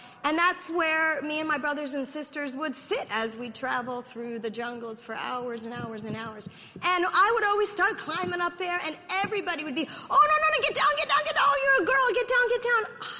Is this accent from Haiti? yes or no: yes; Haiti; now in United States; There are many countries that, you know, women can't do what we can do in America. I grew up in Haiti, and women couldn't even really climb trees.